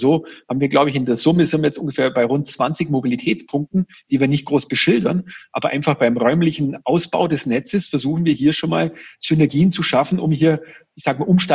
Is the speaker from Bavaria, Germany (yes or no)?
yes; Augsburg, Bavaria, Germany; da ist man natürlich als Augsburger mit einem gewissen Geoinformationssystem